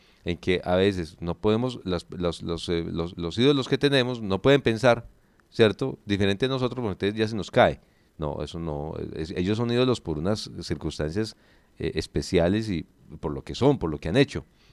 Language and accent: Spanish; Colombia; son temas que obviamente debemos de pensar como colombianos